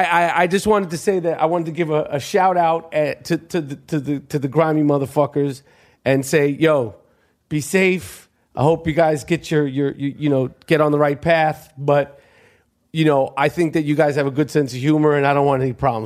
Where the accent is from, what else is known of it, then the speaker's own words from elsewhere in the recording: New York, United States; Because, we're from New York. We're used to black, white, Puerto Rican, Chinese, Italian, Jewish.